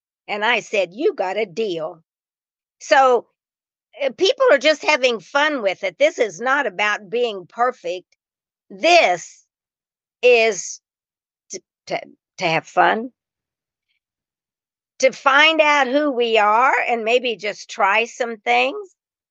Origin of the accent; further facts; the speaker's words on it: Columbus, Indiana, United States; I remember in my hometown in Columbus, Indiana, we brought in somebody from New York to do a production.